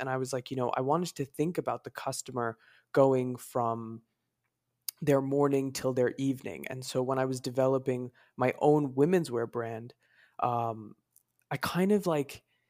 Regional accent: New York, United States; And then I grew up in New York.

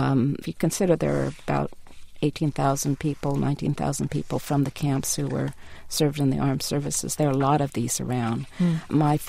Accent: United States; I know I'm proud of them because I'm Japanese American

